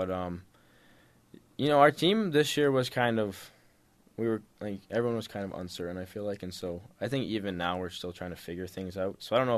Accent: Harriman, United States; I moved away from Harriman pretty early, and so I didn't really have like a good friend group, like a solid friend group from Harriman

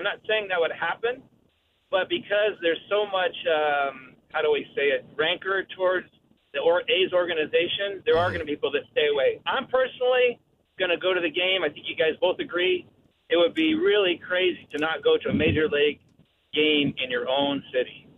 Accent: Oakland, California, United States; now in Sacramento, United States; I grew up in Oakland. I've been an Oakland fan for a long, long time.

